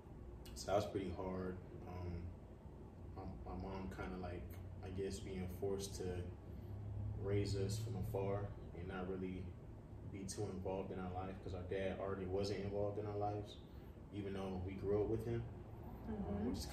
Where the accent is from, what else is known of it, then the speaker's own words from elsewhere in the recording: Sumter, South Carolina, United States; Well, I'm from Sumter, South Carolina. I'm a Nigerian, I guess you could say native. Both of my parents are Nigerian.